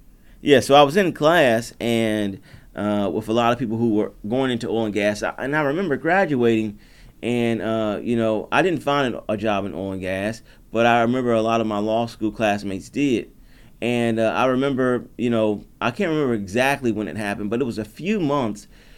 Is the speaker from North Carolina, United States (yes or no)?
yes; North Carolina, United States; You know, growing up in North Carolina, and I've moved around a ton, you know, up and down the East Coast and even some in the Gulf Coast.